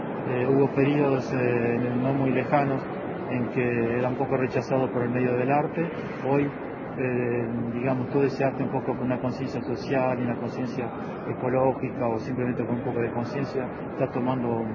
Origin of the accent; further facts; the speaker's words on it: Argentina; now in Paris, France; poder volver a Argentina y poder hacer algo en mi país. Después de tantos años, hace 35 años que vivo en París. Y bueno, como argentino es una alegría.